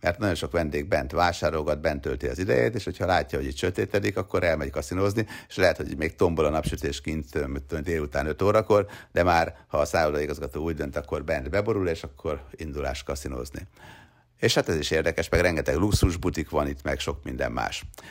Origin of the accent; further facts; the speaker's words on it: Hungary; hittek is, meg nem is, hogy én tényleg ilyen országból származom